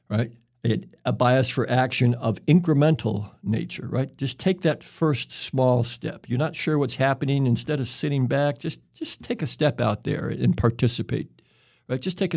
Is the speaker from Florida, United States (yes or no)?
no; Greenville, Mississippi, United States; also born or lived in Illinois; I was born in Mississippi in 1951. I was sort of a ping pong ball between Illinois and Mississippi into my early teenage years. The first summer I was not allowed to go back to Greenville, Mississippi, was the summer of 1964